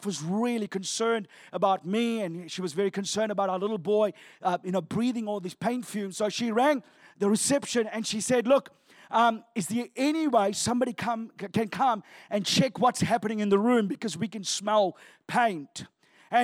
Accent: Sri Lanka; I'm originally from Sri Lanka.

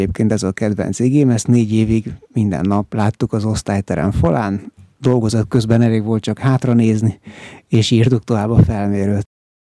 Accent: Budapest, Hungary; born there; Budapesten születtem Zuglóban, és már 41 évvel ezelőtt, 1976-ban nagyon más világ volt akkor, mint ma.

